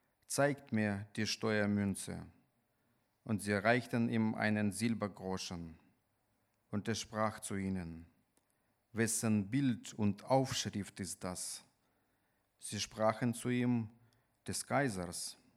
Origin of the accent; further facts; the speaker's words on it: Ukraine; moved away as an adult; now in Germany; bin geboren und aufgewachsen in der Ukraine, habe in der Ukraine Medizin studiert, dann bin ich ausgewandert nach Deutschland und jetzt gehöre ich zu Messianische Gemeinde und Messianische Bewegung in Deutschland